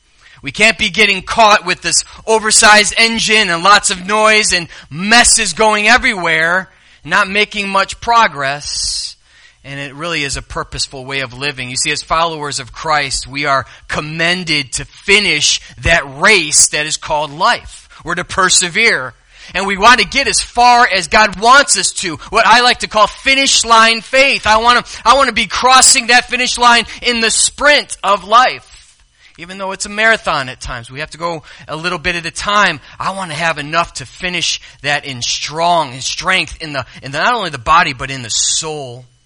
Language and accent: English; Chicago, Illinois, United States; I grew up in Chicago area, and Indy was the race car.